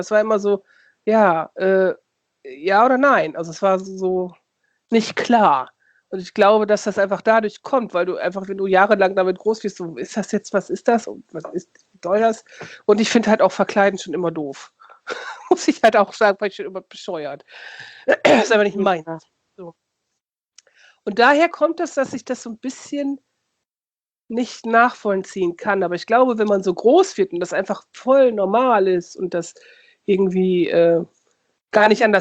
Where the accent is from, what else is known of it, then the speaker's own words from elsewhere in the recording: Lower Saxony, Germany; Ich komme ja aus der Nähe von Osnabrück.